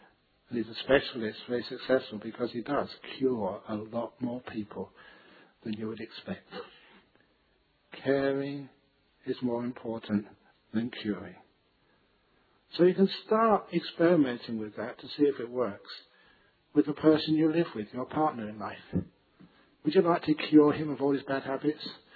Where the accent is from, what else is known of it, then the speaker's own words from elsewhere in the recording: London, United Kingdom; I still remember growing up in London, which was the center of two big world wars.